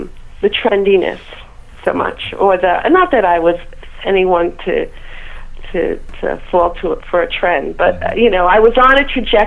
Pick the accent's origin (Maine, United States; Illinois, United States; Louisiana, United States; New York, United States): New York, United States; New York City; Well, I grew up in New York City, mm-hmm. and so I went to New York City public schools. I was born in the Bronx. I grew up in Queens